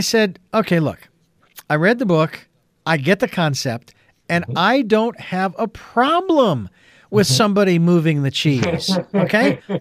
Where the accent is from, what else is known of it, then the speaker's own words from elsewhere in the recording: Phoenix, Arizona, United States; I can't go back to my hometown of Phoenix, Arizona, because it doesn't exist anymore.